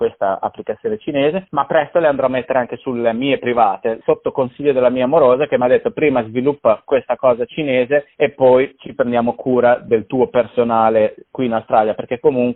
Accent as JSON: {"language": "Italian", "town": "Bologna", "region": "Emilia-Romagna", "country": "Italy", "moved": "as an adult", "said": "è un ristorante tra l'altro famoso a Bologna, da dove vengo io"}